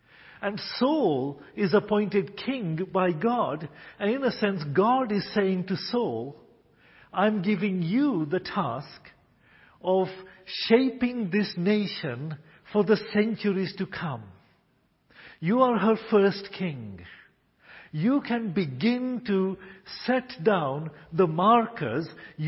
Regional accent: Kenya; I was born in Kenya and lived in Kenya most of my life.

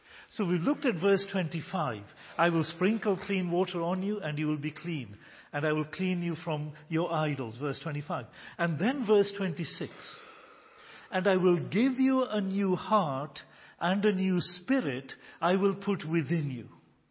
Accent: Nairobi, Kenya; born there; I was born in Nairobi.

